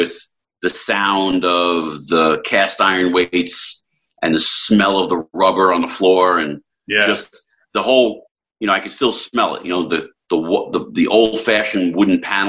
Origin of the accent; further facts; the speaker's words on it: Jersey City, New Jersey, United States; So, believe it or not, I grew up in Jersey City, New Jersey